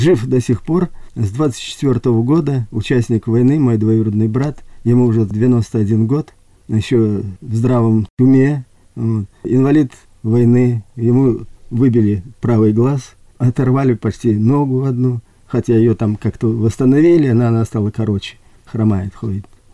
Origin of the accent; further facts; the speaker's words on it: Orenburg, Orenburg Oblast, Russia; born there; Я родился в Оренбурге, историческое место